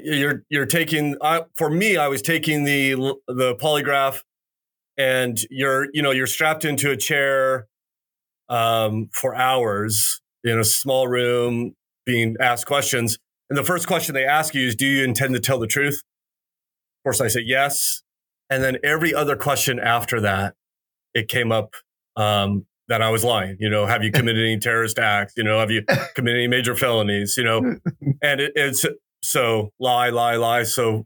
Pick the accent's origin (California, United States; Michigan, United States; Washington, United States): California, United States; Huntington Beach; I grew up in Southern California and just south of LA in a little beach town, Huntington Beach, as a non-believer and in a non-believing family.